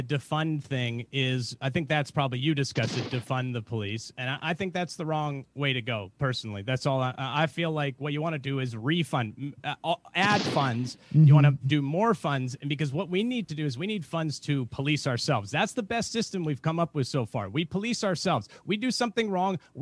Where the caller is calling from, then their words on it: Portland, Oregon, United States; I'm calling from Oregon, Portland, Oregon. So I'm a police officer out here.